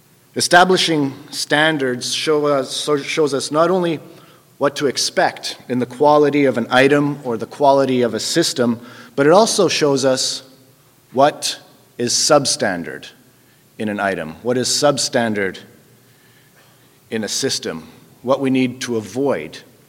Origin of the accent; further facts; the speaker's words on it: Dollard-des-Ormeaux, Quebec, Canada; I grew up in Dollard, Des Armeaux, and in and around the Sources Boulevard area.